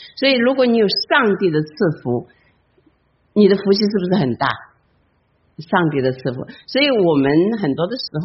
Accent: China; moved away; 其实我们中国人不容易，那特别我知道我们都是从大陆都是从中国哈、啊、过来，不管台湾哪里

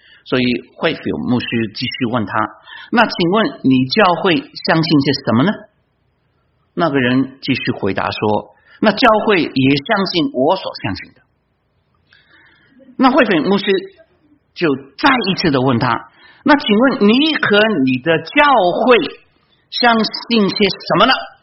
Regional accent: China; 就像老美，我们知道啊，我们中国人比较含蓄，老美呢在这些表达方面比较释放

